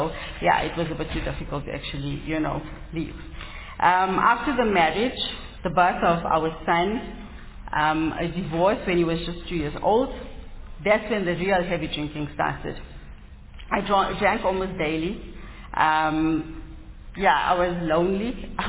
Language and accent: English; Lodium, Gauteng, South Africa; When I was younger, I schooled at a primary school in my hometown of Lodium. Thereafter, I was across the road here at Girls High, Pretoria High School for Girls